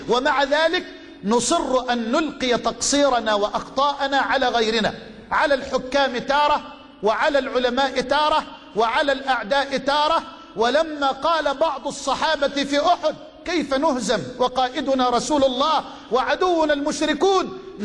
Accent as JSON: {"language": "Arabic", "country": "Egypt", "said": "قصة رجل عندنا في مصر من الأغنياء"}